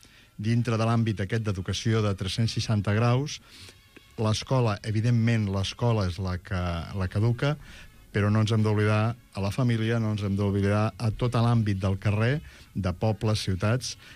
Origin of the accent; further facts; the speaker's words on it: Catalonia, Spain; Tinc un passat folklòric i just aquest cap de setmana doncs, les hem celebrat en el meu poble a Sant Manat.